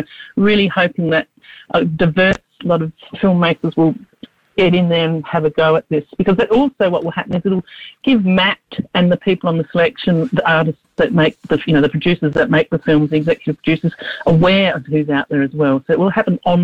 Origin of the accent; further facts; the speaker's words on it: Australia; I'm white Australian